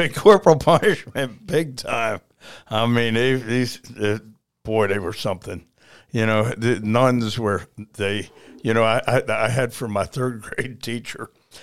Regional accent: Baltimore, Maryland, United States; I grew up in East Baltimore.

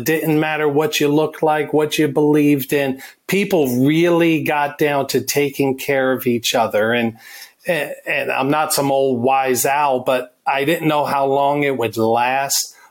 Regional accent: New York, United States; And, short story, we grew up in New York, right north of the city.

